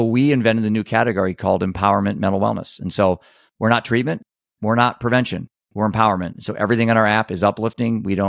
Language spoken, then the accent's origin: English; Iowa, United States; I'm from Iowa. You build it, they come.